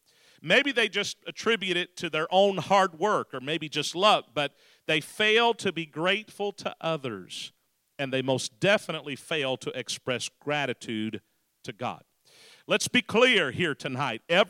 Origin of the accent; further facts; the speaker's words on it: Texas, United States; Now, I'm from Texas.